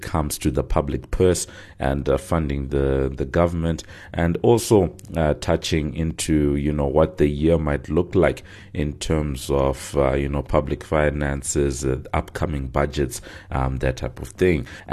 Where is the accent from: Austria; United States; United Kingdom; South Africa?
South Africa; Is this anything new and something that, as South African consumers, we should be worried about?